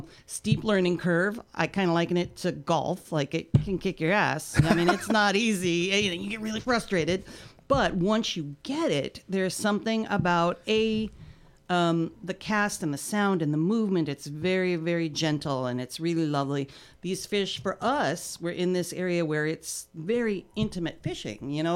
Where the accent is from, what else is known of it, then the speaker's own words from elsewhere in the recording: Northwest, United States; because I'm from the Northwest.